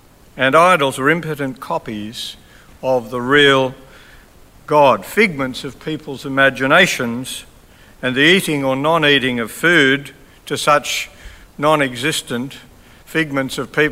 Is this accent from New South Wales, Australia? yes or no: yes; Sydney, New South Wales, Australia; As a young Anglican Christian growing up in Sydney